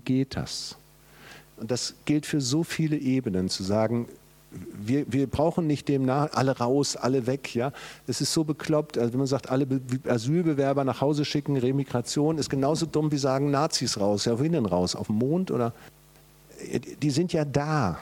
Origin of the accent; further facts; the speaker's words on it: Germany; Und ich sitze da als Deutscher und denke, Mann, ist der schlau.